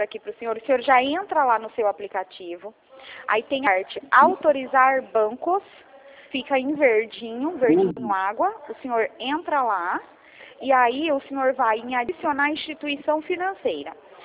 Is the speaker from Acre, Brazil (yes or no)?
no; Bahia, Brazil; now in São Paulo, Brazil; hoje eu moro em São Paulo, só que eu sou da Bahia.